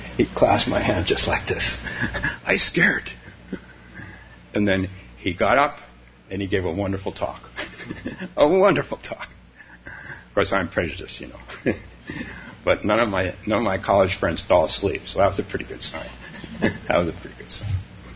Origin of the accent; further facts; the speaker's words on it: West Coast, United States; I'm from the West Coast, and I went to Stanford University